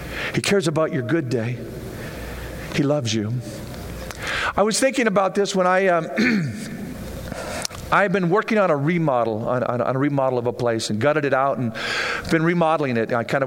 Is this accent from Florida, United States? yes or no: no; Boise, Idaho, United States; My brother, who lives in Boise, we grew up in Boise. He hates Boise now because of all of the people that are there. We grew up there 40-some years ago when it was just really quiet. There wasn't very many people.